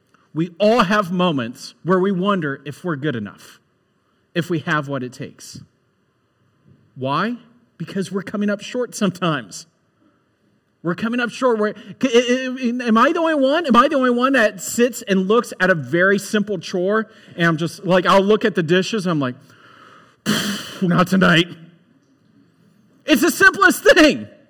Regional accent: Ohio, United States; Before I grew up in Central Ohio my entire life, moved and worked in Atlanta.

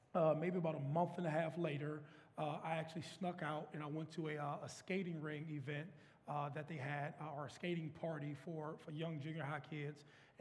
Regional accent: Youngstown, Ohio, United States; But in a nutshell, I'm from Youngstown, Ohio. Grew up in, I like to call it, like, the mid-90s era.

